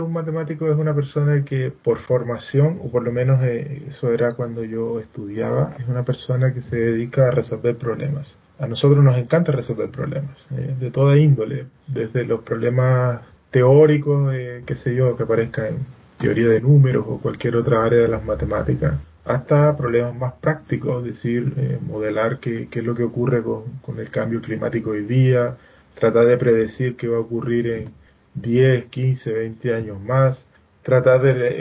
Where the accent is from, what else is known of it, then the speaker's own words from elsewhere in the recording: Medellín, Antioquia, Colombia; que forman parte de la banda sonora de mi vida siendo joven por allá en Medellín